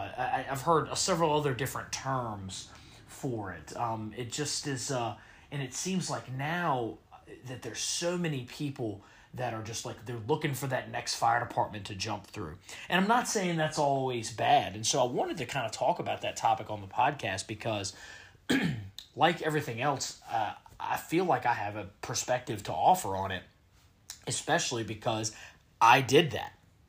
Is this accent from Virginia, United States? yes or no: yes; Richmond, Virginia, United States; growing up around Richmond my entire life. Just there's not a lot of books that highlight the fire service here in the Central Virginia area, the Richmond metro area